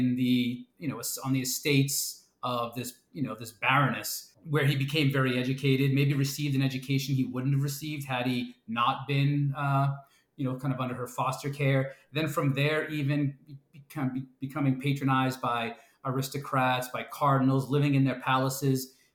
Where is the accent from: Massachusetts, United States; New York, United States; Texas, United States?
Massachusetts, United States; Boston; And I think that's me growing up in Boston, in a working class family, but then going to college, being like the first to graduate